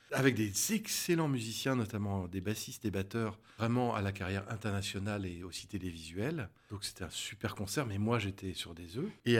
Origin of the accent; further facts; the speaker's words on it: Dreux, Centre-Val de Loire, France; je suis natif de Dreux, mais j'y ai très peu vécu.